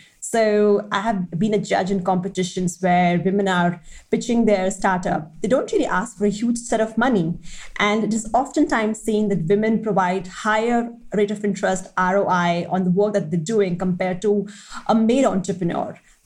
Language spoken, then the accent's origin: English; Delhi, India; I come from Delhi and I have seen the disparity firsthand.